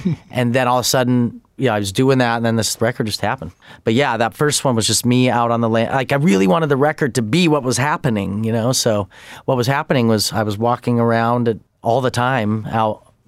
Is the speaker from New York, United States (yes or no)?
no; Denver, Colorado, United States; also born or lived in Dallas / Louisville / St. Louis / Los Angeles; now in Bay Area, United States; Well, Denver, Dallas, Louisville, St. Louis, L.A.